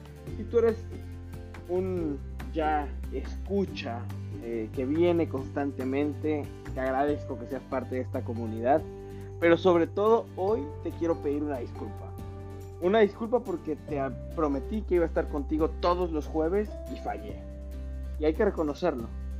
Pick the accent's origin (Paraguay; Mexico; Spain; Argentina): Mexico; now in United States; yo, como mexicano, hoy americano